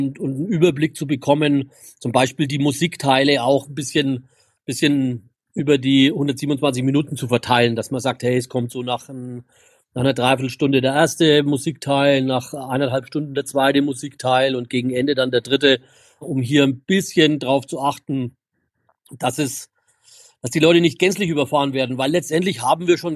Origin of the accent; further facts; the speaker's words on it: Nuremberg, Bavaria, Germany; weil da fühlt man sich als Nürnberger so gut